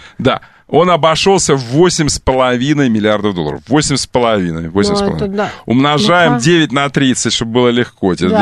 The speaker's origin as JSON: {"language": "Russian", "town": "Kerch", "region": "Crimea", "country": "Ukraine", "tie": "born there", "said": "я просто родился в Керчи"}